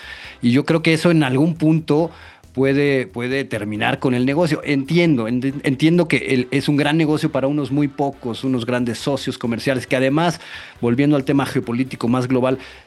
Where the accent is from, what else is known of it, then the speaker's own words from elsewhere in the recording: Mexico; como mexicanos que lo vamos a vivir aquí